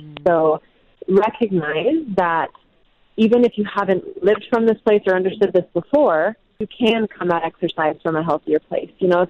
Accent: Utah, United States; But I'm being from Utah. I'm an avid hiker.

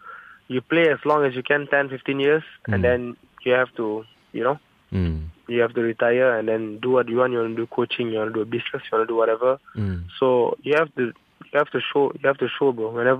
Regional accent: Malaysia; But, you know, being a Malaysian

